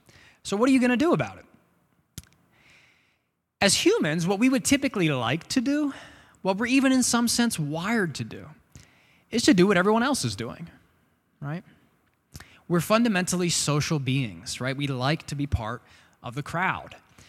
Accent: United States; it's not very difficult, as an American at least, to know how to feel about the Russian invasion of Ukraine, right?

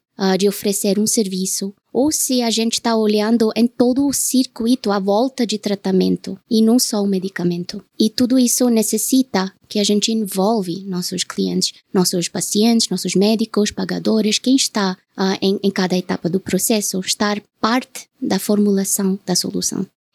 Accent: India; sou indiana, temos que ter uma mantra

